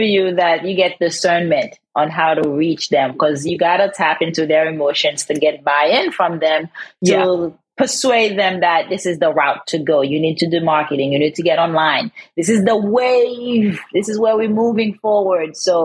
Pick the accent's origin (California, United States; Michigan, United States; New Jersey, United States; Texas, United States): California, United States; I'm from California and we have In-N-Out here.